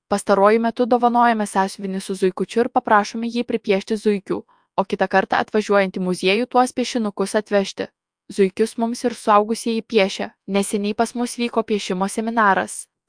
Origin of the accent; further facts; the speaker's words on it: Suvalkija, Lithuania; Kadangi mes esame suvalkiečiai ir savo zuikių kairė dešinė nemėtome